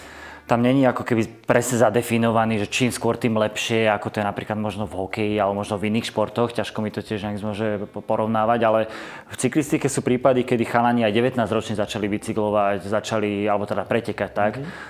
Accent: Bratislava, Bratislava Region, Slovakia; my sme sa narodili tu v Bratislave, čiže v Petržalke sme sa učili bicyklovať, jazdiť na BMX-kách.

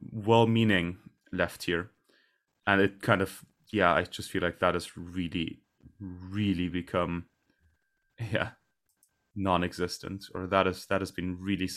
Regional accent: Germany; as a kid growing up in Germany, I always romanticized the idea of moving to America.

